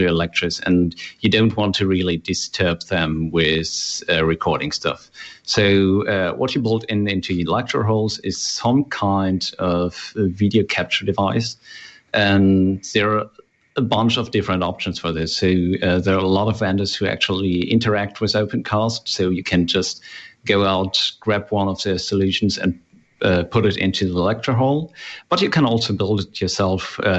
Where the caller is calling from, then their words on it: Ostenburg, Germany; So I'm joining here from Ostenburg in Western Germany.